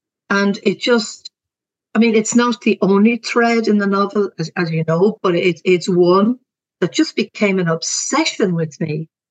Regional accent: Dublin, Leinster, Ireland; But yeah, I grew up in Clontarf. I was born in 1954. My dad was an electrician. My mother was a stay-at-home mum. I had two brothers who tortured me.

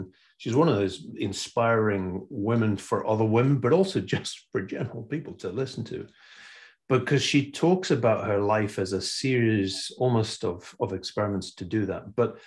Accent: Newcastle upon Tyne, North East England, United Kingdom; Now, I come from Newcastle upon Tyne. Yeah. As a Geordie bloke growing up

